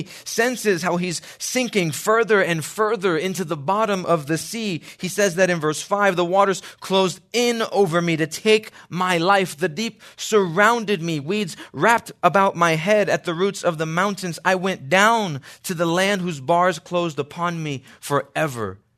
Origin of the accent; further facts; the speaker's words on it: East Coast, United States; Even growing up on the East Coast, the summers for us, high temperatures of 89 degrees.